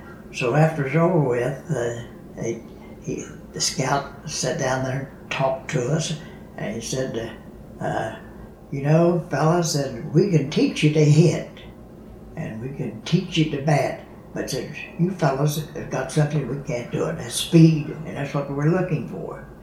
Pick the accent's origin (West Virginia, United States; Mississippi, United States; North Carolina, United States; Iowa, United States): West Virginia, United States; Charleston; Charleston, West Virginia.